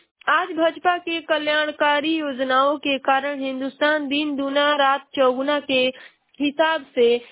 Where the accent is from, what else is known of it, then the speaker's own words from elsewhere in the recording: Ballia, Uttar Pradesh, India; मैं बलिया जिले की निवासी हूँ।